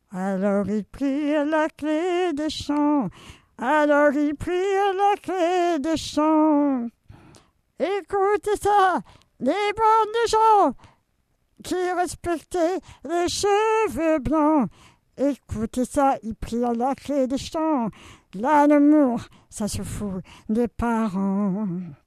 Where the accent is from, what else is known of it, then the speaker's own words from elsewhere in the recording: Montpellier, Occitanie, France; Je viens de Montpellier, la montagne des jeunes filles.